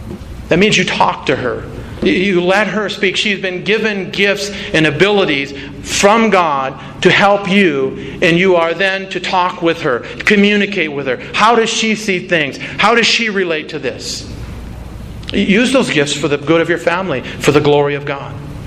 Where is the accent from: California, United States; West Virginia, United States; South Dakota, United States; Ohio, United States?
South Dakota, United States; I'm from South Dakota.